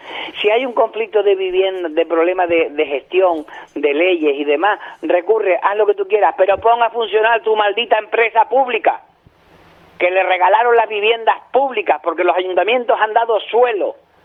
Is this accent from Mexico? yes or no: no; Cuba; now in Adeje, Spain; Y yo soy de Cuba, sí.